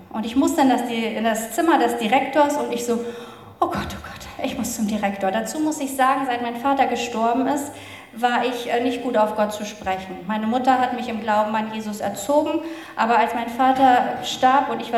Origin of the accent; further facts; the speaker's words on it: East Germany, Germany; Ich bin in der DDR groß geworden.